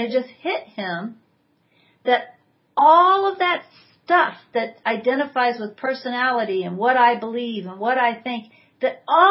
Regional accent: Tulsa, Oklahoma, United States; I was raised in Tulsa, Oklahoma.

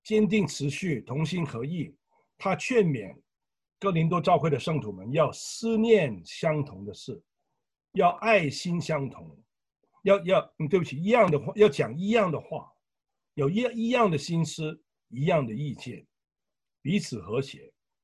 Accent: Hong Kong; 我是香港人，从香港不但是爱广东人，爱香港的

